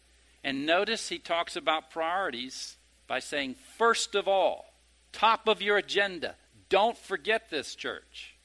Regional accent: the South, United States; Now let me just speak frankly. I grew up in the South.

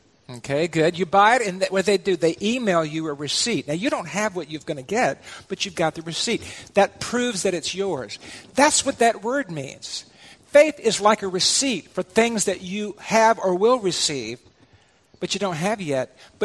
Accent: Richmond, Virginia, United States; also born or lived in Ohio; As you know, I'm from Richmond originally, where my mom still lives. But before moving back to my home state of Virginia, I lived for about 6 years in Ohio, Northeast Ohio.

